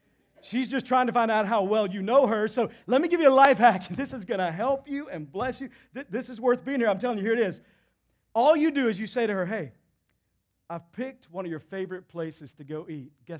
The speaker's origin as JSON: {"language": "English", "region": "Texas", "country": "United States", "tie": "born or raised there", "said": "I was 15 years old growing up in Texas, and it became time to get my learner's permit so I could drive. Now, I don't know how it is for you, but back in Texas, you start driving at like 7"}